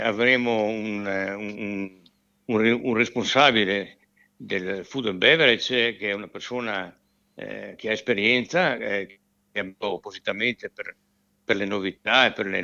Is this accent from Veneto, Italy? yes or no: yes; Caprile, Veneto, Italy; born there; io rimango a Caprile. Qui sono nato, a Caprile è nata la storia della nostra famiglia e ci tengo particolarmente